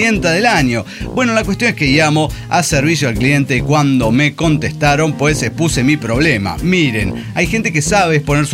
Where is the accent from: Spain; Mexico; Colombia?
Mexico; ¿Es porque soy mexicana?